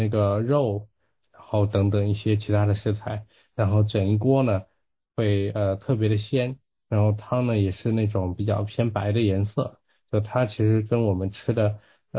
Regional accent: Qiandao Lake, Zhejiang, China; 我的家乡千岛湖其实鱼非常的出名

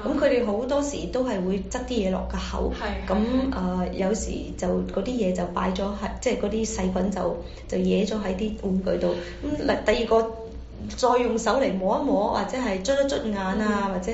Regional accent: China; now in United States; 咁其實我記得我細個喺中國嗰陣時咧，都要接種疫苗嘅。

